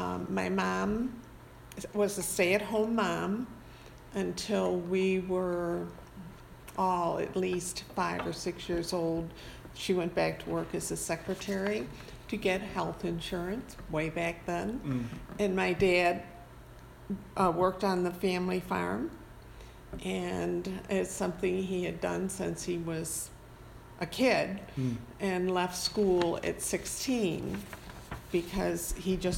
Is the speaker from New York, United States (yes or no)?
yes; Gates, New York, United States; I was raised in Gates, New York, which is a small town just west of the actual city on a farm.